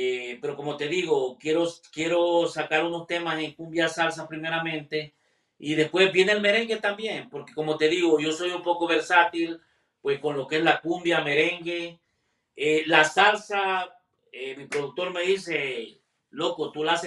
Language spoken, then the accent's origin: Spanish; El Salvador; cuando les digo que soy salvadoreño, no, no me creen que soy salvadoreño, les digo, sí, yo soy salvadoreño.